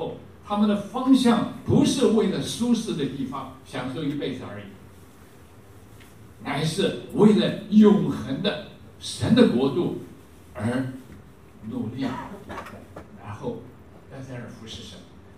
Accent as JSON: {"language": "Chinese", "region": "Indiana", "country": "United States", "lives_now": "Japan", "said": "我们从美国过来，美国的首都大，啊，现在日本都是马路也小小，车子也小小的"}